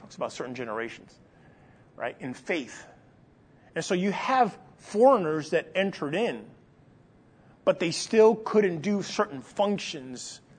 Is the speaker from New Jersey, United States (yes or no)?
no; New York City, New York, United States; So, and where I grew up in New York City in Manhattan.